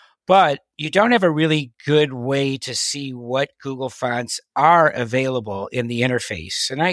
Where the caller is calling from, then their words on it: Nutley, New Jersey, United States; I am in Nutley, New Jersey, which is 12 miles west of New York City.